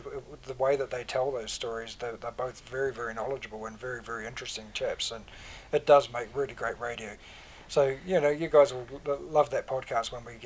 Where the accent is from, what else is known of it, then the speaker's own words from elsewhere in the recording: Cambridge, Waikato, New Zealand; I'd heard from many people, in New Zealand, including in Cambridge, my hometown, who saw that Lancaster fly over in June 1943